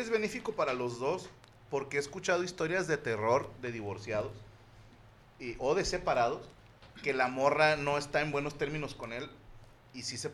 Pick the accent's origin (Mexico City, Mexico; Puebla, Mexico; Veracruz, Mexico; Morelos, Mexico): Morelos, Mexico; Cocoyoc; soy rapero de Cocoyoc, Morelos.